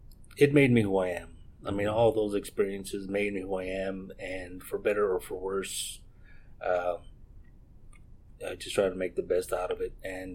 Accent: Ohio, United States; Just because I remember growing up in Ohio, we didn't have cable.

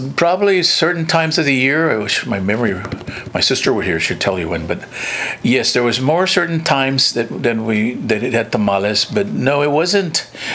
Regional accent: Harlingen, Texas, United States; I just said I was born and raised in Harlingen, right? So you know I'm from the Valley, and tamales is very big in the Valley, right?

